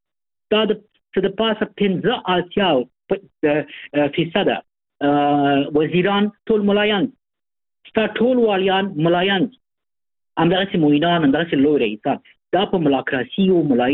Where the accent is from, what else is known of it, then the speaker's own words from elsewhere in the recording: Afghanistan; خو مونږ افغانان یو. مونږ افغانستان سره هېڅ خیانت نه دی کړی، هېڅ جفا هم نه ده کړی